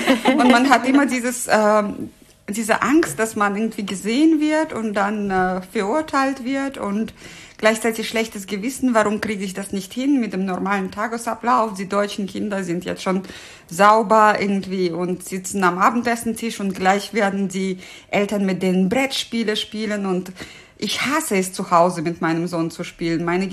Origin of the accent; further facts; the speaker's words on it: Russia; was mir manchmal schwer fällt als Russin.